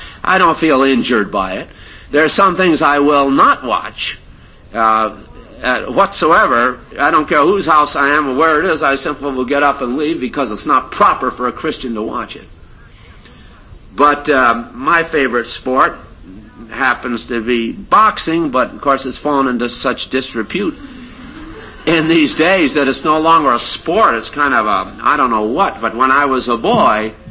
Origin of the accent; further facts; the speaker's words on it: United States; I say that because I'm an American